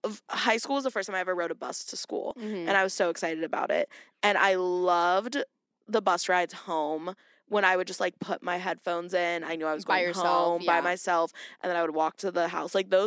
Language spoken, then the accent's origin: English; Florida, United States; now in Los Angeles, United States; I grew up in Florida and now live in LA.